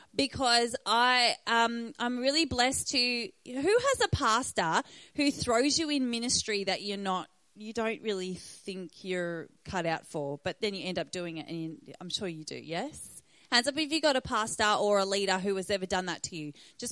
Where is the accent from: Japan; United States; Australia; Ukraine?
Australia; Cranbourne, Victoria; I come from Cranbourne